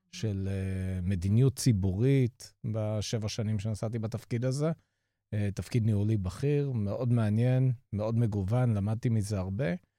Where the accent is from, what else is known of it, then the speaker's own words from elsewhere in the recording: Jerusalem, Jerusalem District, Israel; גדלתי בירושלים, 6 שנים בצבא